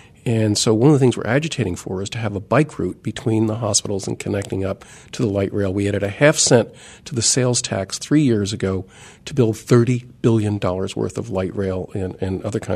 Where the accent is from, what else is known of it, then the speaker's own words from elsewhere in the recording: Newark, New Jersey, United States; And so in my hometown, I grew up in Newark, New Jersey.